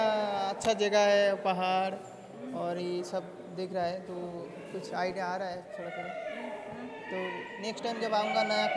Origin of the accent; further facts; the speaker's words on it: West Bengal, India; हम वेस्ट बंगाल से आया, पटचित्र आर्टिस्ट। मुझे तो इंग्लिश नहीं आता।